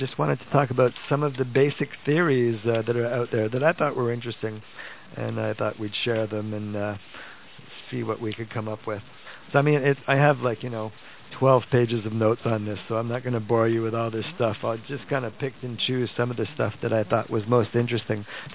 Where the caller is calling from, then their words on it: Montreal, Quebec, Canada; I'm transmitting from Montreal tonight.